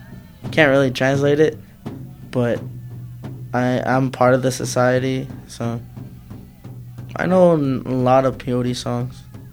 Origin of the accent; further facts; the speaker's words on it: New Mexico, United States; also born or lived in Albuquerque; I'm from the Navajo Nation, the red Arizona hills to the forest of Raymond, New Mexico. I know I was born here in Albuquerque, but I don't consider Albuquerque home. It just never has been. You know, I grew up out there.